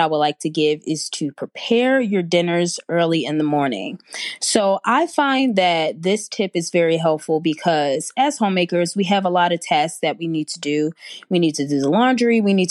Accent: Pennsylvania, United States; I am from the Pennsylvania area.

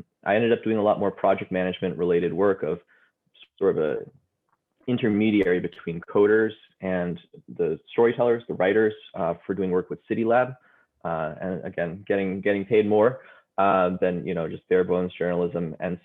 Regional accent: Boston, Massachusetts, United States; So I grew up around Boston and grew up in a family of like artists and a carpenter and sort of like blue collar.

